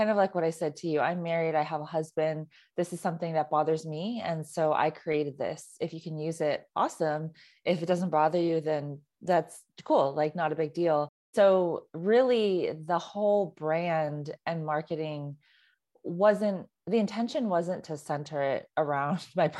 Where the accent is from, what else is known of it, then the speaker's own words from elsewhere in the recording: California, United States; I mean, so I grew up in the Bay Area and I went to a predominantly Asian high school.